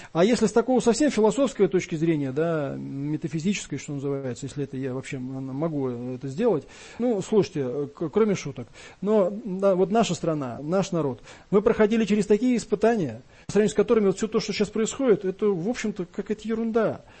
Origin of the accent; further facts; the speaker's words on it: Moscow, Russia; хотя я вот коренной москвич